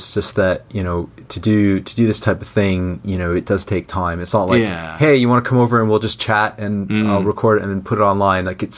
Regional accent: Canada; accent: North American; now in London, United Kingdom; I kept most of my North American accent. I'm Canadian, but every now and then it sort of drifts. I certainly don't have a British accent

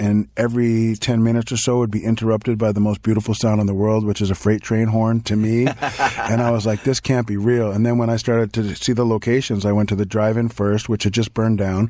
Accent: New York, United States; now in Los Angeles, United States

